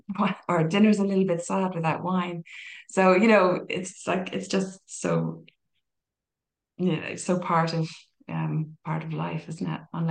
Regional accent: Ireland; even like growing up in Ireland, and like the pub culture there, it's the same.

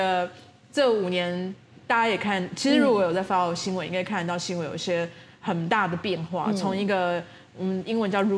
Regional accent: Tainan, Taiwan; 我们两个都是台南人

